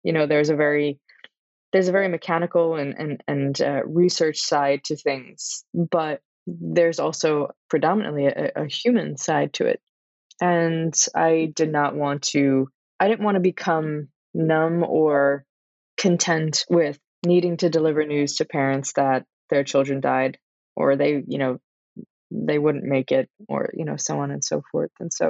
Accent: Brooklyn, New York, United States; I was born and raised in New York, in Brooklyn. I was raised by my grandparents

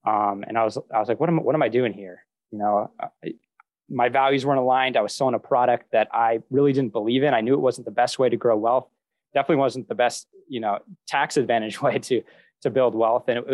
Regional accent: New England, United States; I grew up in New England in a small town to a family of entrepreneurs.

